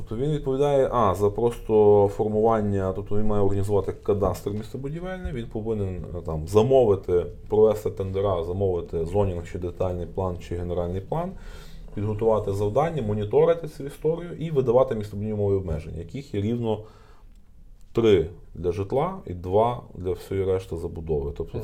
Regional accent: Kyiv, Ukraine; Я з Києва

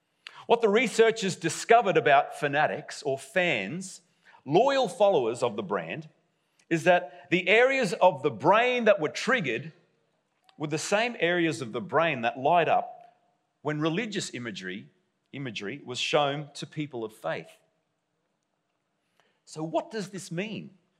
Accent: Roma, Queensland, Australia; I know, how un-Australian. A bit of a disappointment to my hometown of Roma, where the great legend of State of Origin, Artie Beetson, came from.

